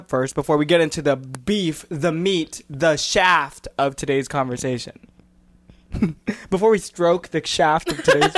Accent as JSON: {"language": "English", "region": "California", "country": "United States", "tie": "born or raised there", "said": "my friend Jonathan, who I grew up with in the Bay Area"}